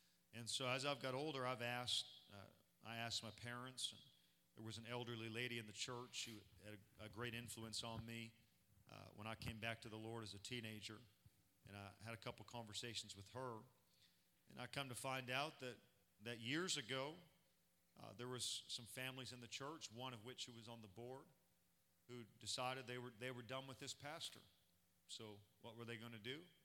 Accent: Eastern Canada, Canada; So I grew up in Eastern Canada.

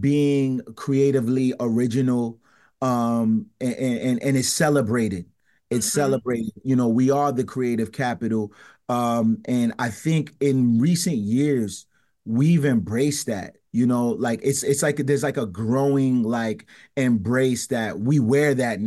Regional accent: Providence, Rhode Island, United States; Yeah, born and raised in Providence.

